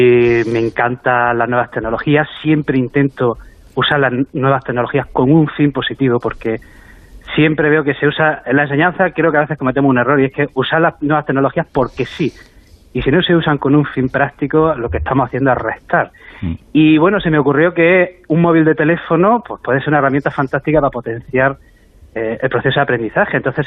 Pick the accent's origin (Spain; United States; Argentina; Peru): Spain; Jaén, Andalusia; Soy de Jaén Capital.